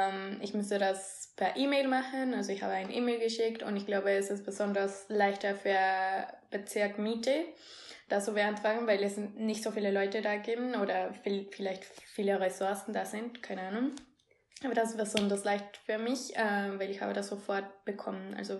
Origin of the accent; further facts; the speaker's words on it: Peru; now in Berlin, Germany; ich komme aus Peru, ich bin 25 Jahre alt und ich habe BWL studiert und bin seit 2015 hier in Berlin.